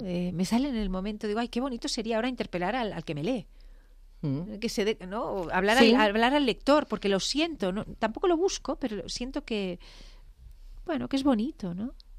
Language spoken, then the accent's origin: Spanish; Barcelona, Catalonia, Spain; yo que soy de Barcelona